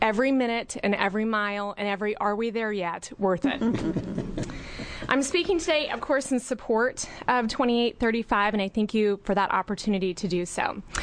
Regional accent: Pendleton, Oregon, United States; I'm from Pendleton, Oregon.

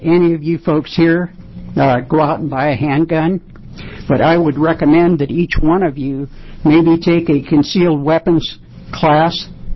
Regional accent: Aloha, Oregon, United States; I'm from Aloha.

